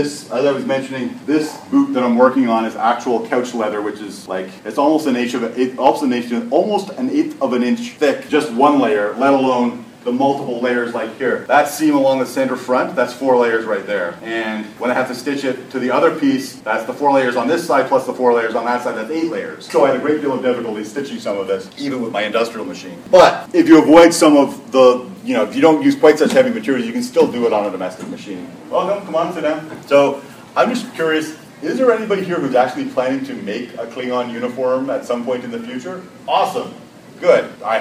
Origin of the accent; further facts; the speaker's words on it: Montreal, Quebec, Canada; I'm from Montreal, so I had I was going to Concordia University in the theater department